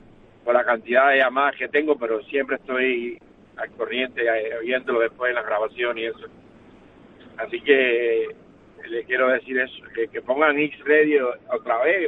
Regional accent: Cuba; siempre al corriente de ustedes de Cuba. Un saludo para mi pueblo.

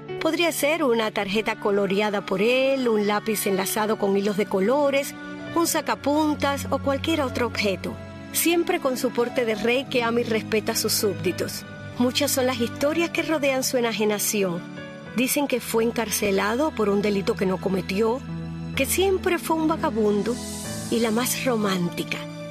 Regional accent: Santiago de las Vegas, Havana, Cuba; lo enterraron en Santiago de las Vegas, en mi pueblo

